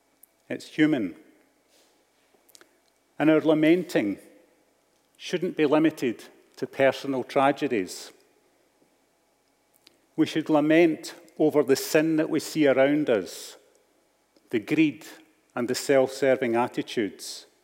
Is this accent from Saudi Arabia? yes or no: no; Scotland, United Kingdom; Maybe it's too much emotion for us dour Scots, or it's not enough stiff upper lip if you see yourself as a Brit.